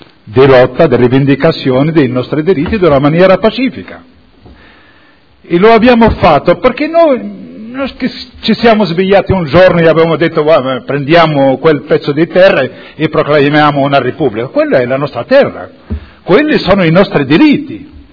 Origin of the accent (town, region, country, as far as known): Western Sahara; Italian is a second language